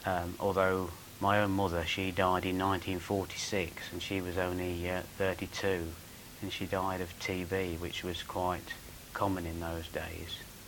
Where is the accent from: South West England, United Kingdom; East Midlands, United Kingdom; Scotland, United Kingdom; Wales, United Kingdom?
East Midlands, United Kingdom; Leicester; born there; and I was born in Leicester on the 2nd of March 1940.